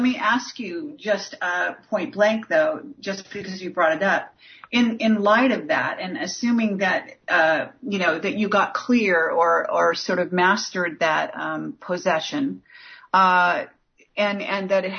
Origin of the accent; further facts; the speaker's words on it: California, United States; I come from Northern California.